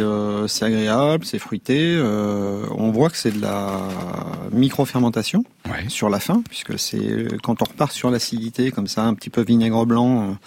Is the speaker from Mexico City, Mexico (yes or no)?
no; Chiapas, Mexico; qui prennent du cacao chez nous, au Chiapas